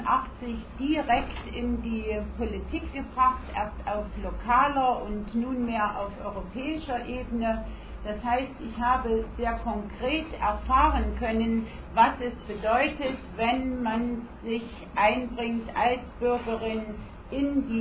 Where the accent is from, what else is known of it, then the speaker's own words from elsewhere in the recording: Leipzig, Saxony, Germany; Ich komme aus Leipzig, der ehemaligen DDR